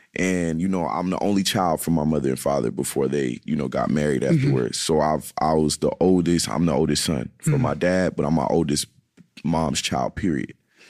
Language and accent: English; Charlotte, North Carolina, United States; I was born in East Charlotte, North Carolina, born and raised there until I moved to South Charlotte, like when I was 16. But yeah, mm-hmm. Charlotte overall.